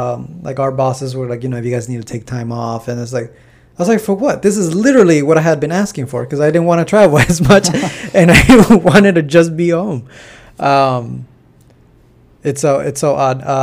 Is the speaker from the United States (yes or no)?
yes; Los Angeles, California, United States; Oh, I said, they had asked me where I'm from, and I sai